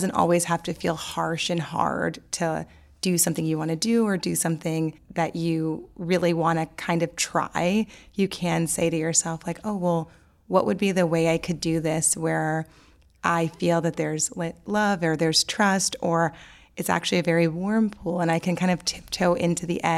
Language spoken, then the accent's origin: English; New Orleans, Louisiana, United States; So I grew up in New Orleans